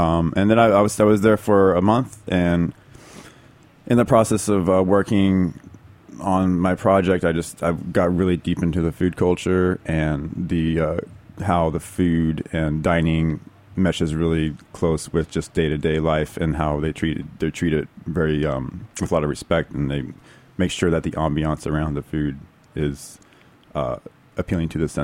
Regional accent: Texas, United States; It's pretty large. I mean, it's bigger than Texas. And I'm from Texas, that's why I bring that up.

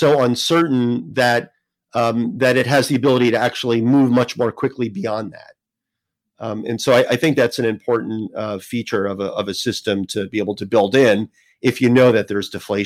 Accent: New Jersey, United States; So I grew up in New Jersey. I mostly was playing in local events when I was growing up.

